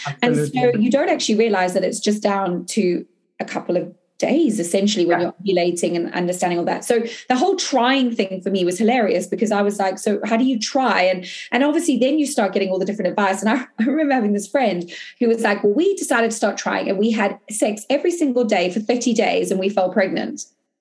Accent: South Africa; So I'm not a vegan, I'm South African.

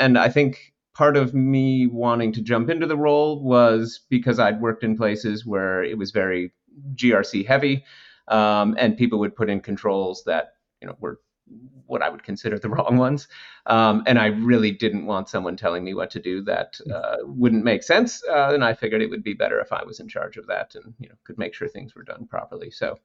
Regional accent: Minneapolis, Minnesota, United States; Sure. So I'm originally from Minneapolis, so Midwest. Grew up there.

